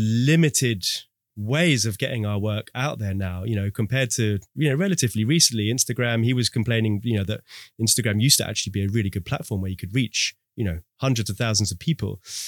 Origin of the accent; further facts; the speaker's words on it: United Kingdom; because I'm British